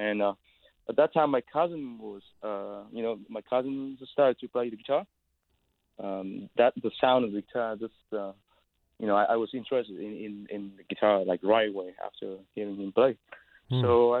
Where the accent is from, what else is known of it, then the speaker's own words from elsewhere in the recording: Vietnam; Of course, I'm coming from Vietnam, and I'm so interested in Vietnamese guitar music.